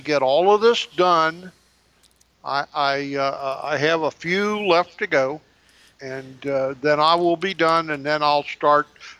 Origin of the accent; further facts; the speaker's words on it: United States; Well, now, I'm an American.